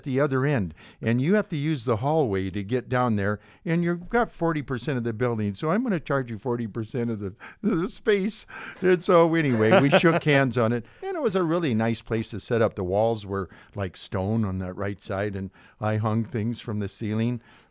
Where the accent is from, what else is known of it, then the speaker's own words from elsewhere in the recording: Wrangell, Alaska, United States; also born or lived in Petersburg / Cordova / Sitka; I was raised in Southeast, mostly in Wrangell, but in Petersburg a couple years, in Cordova, went grade school a little bit in Sitka, and then college in Sitka.